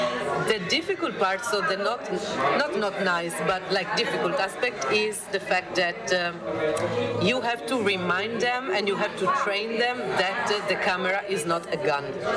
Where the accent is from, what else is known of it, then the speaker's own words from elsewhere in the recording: Trieste, Friuli-Venezia Giulia, Italy; I'm from Trieste